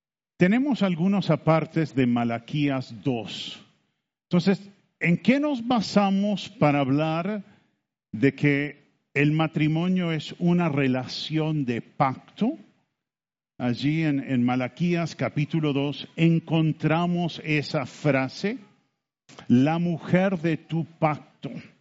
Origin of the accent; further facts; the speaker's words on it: Uruguay; now in Bogotá, Colombia; Yo soy uruguayo, descendiente de norteamericanos. Y llevamos 30 años viviendo en Bogotá.